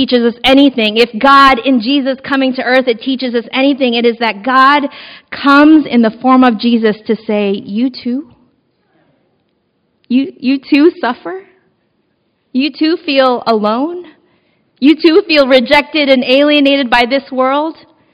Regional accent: Philippines; We come from cultures. I come from the Filipino culture that is deeply Catholic.

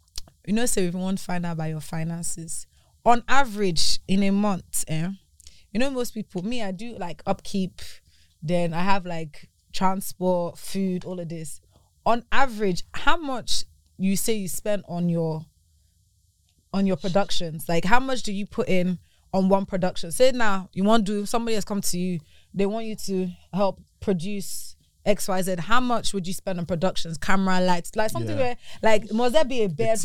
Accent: Lagos, Nigeria; I'm from Lagos.

